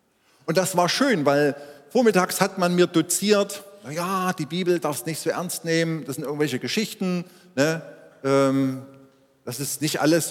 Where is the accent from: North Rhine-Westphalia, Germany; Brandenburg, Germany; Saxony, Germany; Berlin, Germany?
Saxony, Germany; Schneeberg; also born or lived in Zwickau; Ich bin in Zwickau geboren, weiß aber von meinen ersten drei Lebensjahren ganz, ganz wenig. Ich war 3 Jahre alt, dann sind wir nach Schneeberg ins Erzgebirge gezogen. Dort war mein Vater Pfarrer und meine Eltern haben noch 2 Kinder bekommen. Wir sind also 6 Geschwister.